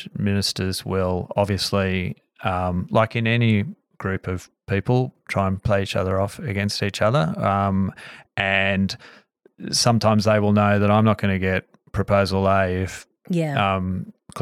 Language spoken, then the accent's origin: English; Canberra, Australian Capital Territory, Australia; I grew up in Canberra.